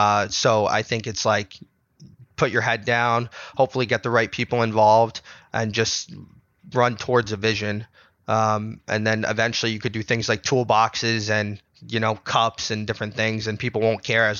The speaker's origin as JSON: {"language": "English", "region": "New York", "country": "United States", "tie": "born or raised there", "also_born_or_lived": "New Jersey", "said": "growing up in New York and New Jersey, there's a huge culture around sports betting and, you know, sports in general."}